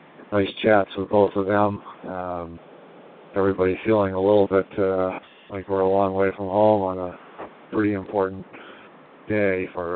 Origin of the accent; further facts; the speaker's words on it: United States; Just to thank the French for this race, and honor to be in it as an American. Only the 3rd American in it.